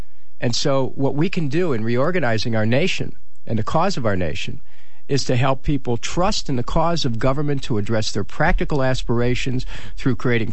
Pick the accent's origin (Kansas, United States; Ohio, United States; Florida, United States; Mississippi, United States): Ohio, United States; I know it's early in the morning, but, you know, I come from Ohio. It's 3 hours away.